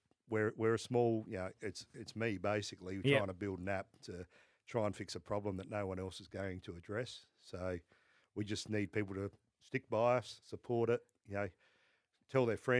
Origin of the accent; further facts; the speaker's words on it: South Australia, Australia; Yeah, I'm from South Australia, obviously.